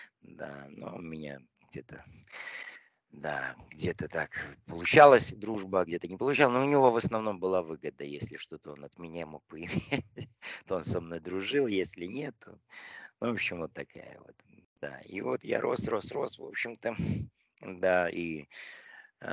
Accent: Daugavpils, Latgale, Latvia; я родился в СССР, и... Да, Латвия у нас была, в смысле, город наш, Даугавпилс, в Латвии он был

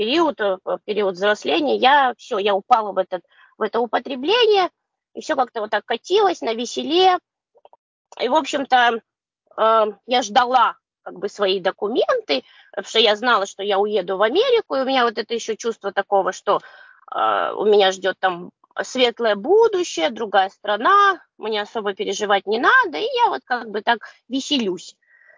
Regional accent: Kazan, Tatarstan, Russia; Я вообще сама из Казани родом. Родом я из Татарстана.

